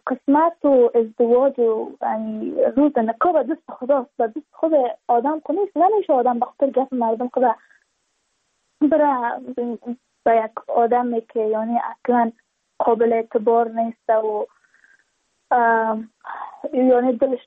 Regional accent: Badakhshan, Afghanistan; چون ما از بدخشان هستیم، یعنی منطقای دور دستش،

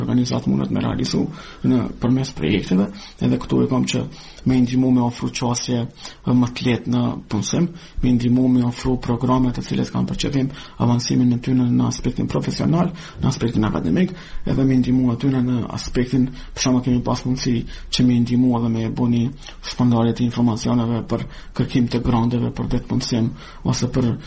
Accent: Kosovo; Ne, si Kosovar, si pjesëtar të komuniteteve në Ashkali dhe Gjipjan

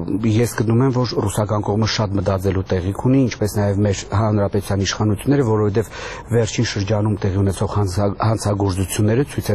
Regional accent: Gyumri, Shirak, Armenia; Որպես գյումրեցի ես կարող եմ մի քանի դեպք հիշել

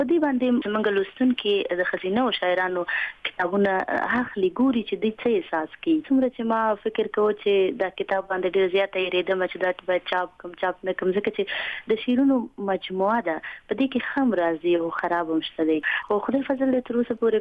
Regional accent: Afghanistan; په هغه وخت کې زما ماشومتوب یوازې زما نه بلکې د کروڑونو ملیونونو افغانانو چې د جنگ تاوتریخوالی

